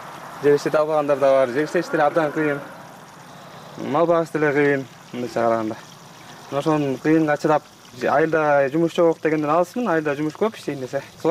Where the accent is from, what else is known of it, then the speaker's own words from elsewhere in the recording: Chymkorgon, Chuy Region, Kyrgyzstan; Чымкоргон айылында тейлөө өскөм. Чымкоргон мектебин бүткөн